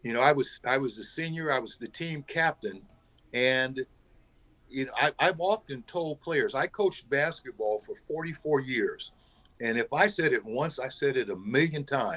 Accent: Denver, Colorado, United States; I grew up in Denver and, you know, we played obviously in California

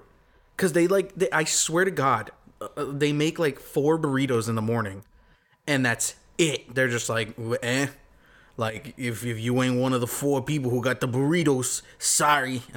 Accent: Kansas, United States; because I grew up in Kansas, and that's, I'm okay releasing that information.

